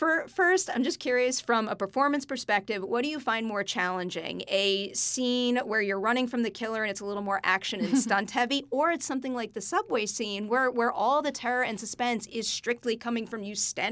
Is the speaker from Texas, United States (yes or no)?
no; New York, United States; I'm a New Yorker, too.